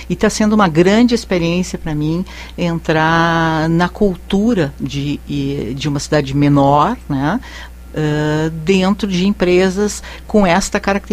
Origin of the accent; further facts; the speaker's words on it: Porto Alegre, Rio Grande do Sul, Brazil; now in Lagoa Vermelha, Brazil; Eu sou de Porto Alegre